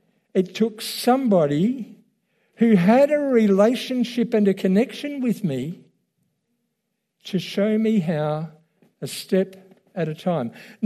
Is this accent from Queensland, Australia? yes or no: no; Tasmania, Australia; born there; also born or lived in New Zealand; I was born in Tasmania, and within a month, we were on our way to New Zealand.